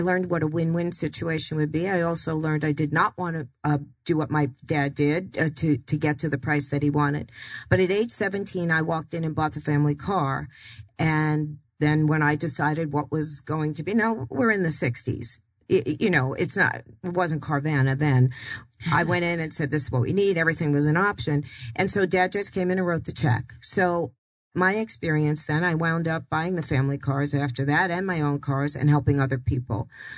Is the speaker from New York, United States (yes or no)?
yes; Queens, New York, United States; I'm from Long Island too, but I'm Queens, actually.